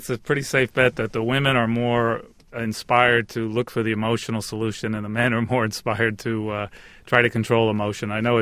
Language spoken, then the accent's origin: English; Ireland; So being Irish, I'm able to take a lot of philosophical leaps